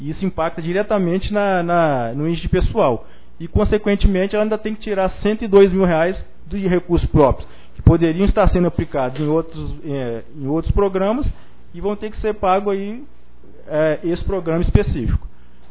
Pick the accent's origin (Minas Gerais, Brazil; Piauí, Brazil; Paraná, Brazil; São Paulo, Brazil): Minas Gerais, Brazil; nós somos do estado de Minas Gerais